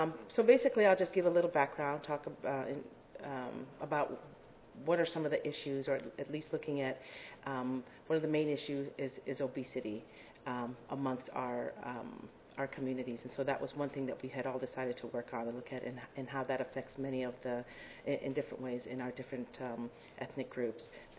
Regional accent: Salt Lake City, Utah, United States; from Salt Lake City, Utah.

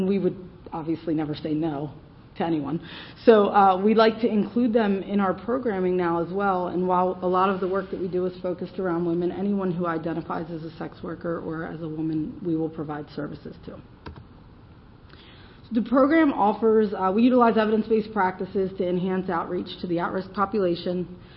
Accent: Delaware, United States; we're from Delaware. Most people ask what state that's in.

